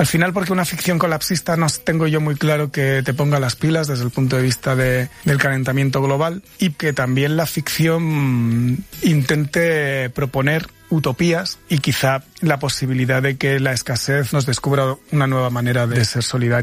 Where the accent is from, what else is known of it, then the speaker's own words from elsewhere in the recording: Region of Murcia, Spain; Como murciano, como perteneciente a una zona a lo mejor un poco periférica